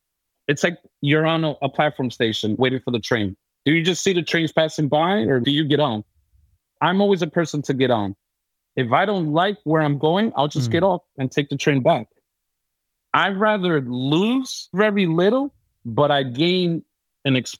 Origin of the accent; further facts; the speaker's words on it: New York City, New York, United States; I was born and raised in New York City.